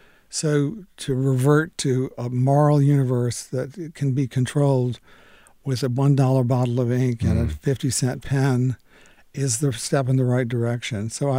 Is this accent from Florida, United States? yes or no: no; North Carolina, United States; I was from Edgecombe County, where there had never been an applicant for a conscientious objector